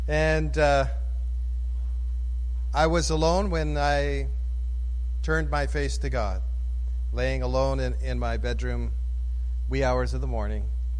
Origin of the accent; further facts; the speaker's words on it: Fort St. John, British Columbia, Canada; Actually, I grew up in Fort St. John, and I was a redneck.